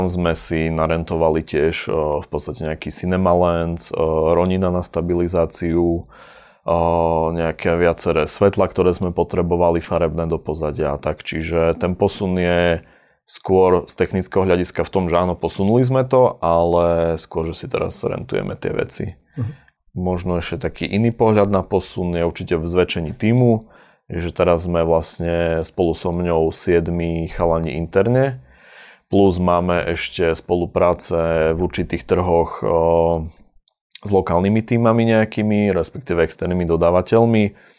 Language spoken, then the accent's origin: Slovak; eastern Slovakia, Slovakia; Ja som z východu, takže neviem, či...